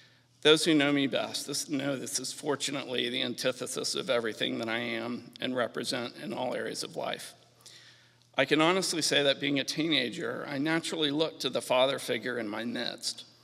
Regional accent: Orlando, Florida, United States; to Orlando, Florida, where we lived through college. I loved Orlando and will always consider it my hometown.

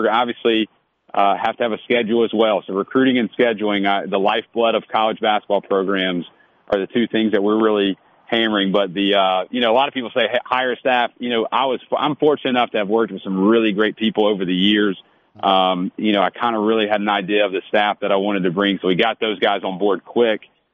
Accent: Columbia, Mississippi, United States; also born or lived in Memphis, Tennessee; So originally born in Memphis, Tennessee, kind of like my coaching journey, moved all over the place. Ended up going to high school and graduating high school in Columbia, Mississippi. So Tennessee, Mississippi.

